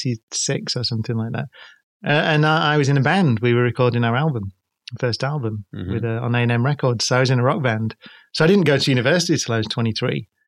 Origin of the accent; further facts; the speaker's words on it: Manchester, North West England, United Kingdom; We had a band called … You can't even say it in there because we're from Manchester, so we call it